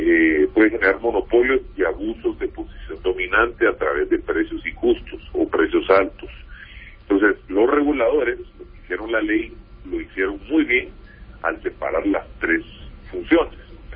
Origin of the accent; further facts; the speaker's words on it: Guatemala; como analistas y como guatemaltecos que somos